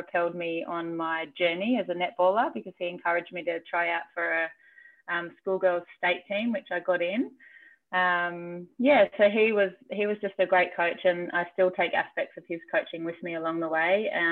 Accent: Umina, New South Wales, Australia; Well, I grew up in a place called Yumina, which is on the central coast of New South Wales, about an hour-ish north of Sydney

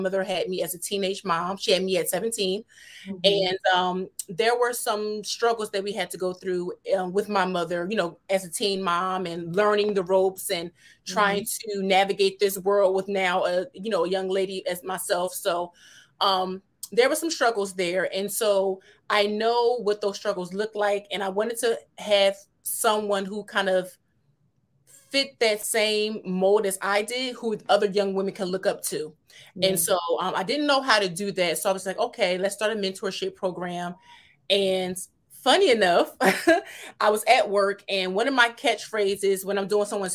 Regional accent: Trenton, New Jersey, United States; Sure. So born and raised in Trenton, New Jersey. I am the oldest of two.

